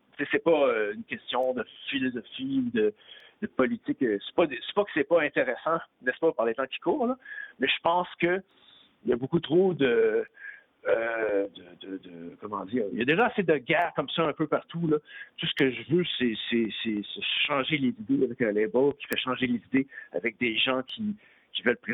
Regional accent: Quebec, Canada; quand on parle de mon patelin à moi, là, qui est le Québec, c'est rare qu'on se considère comme des Canadiens quand on parle des Québécois.

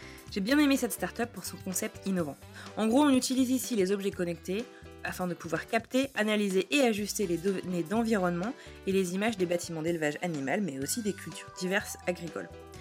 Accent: Brittany, France; ma région natale, ma chère et tendre Bretagne.

